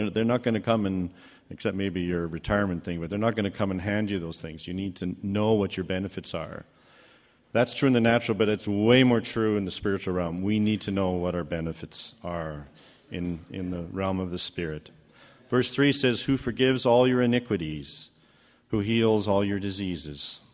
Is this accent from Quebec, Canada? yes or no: no; Calgary, Alberta, Canada; from Calgary.